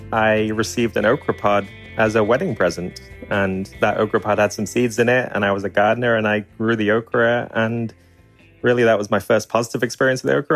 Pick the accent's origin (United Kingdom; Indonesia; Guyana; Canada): United Kingdom; North West England; now in Asheville, United States; So yeah, I'm definitely British and I grew up just north of Liverpool, northwest England, but I've been living in North Carolina, Asheville, North Carolina for the last 6 years.